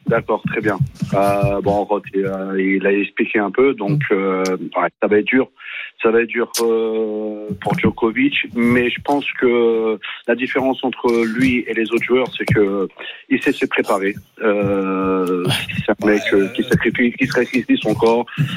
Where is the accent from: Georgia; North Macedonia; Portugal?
North Macedonia; Je suis de la République de Macédoine.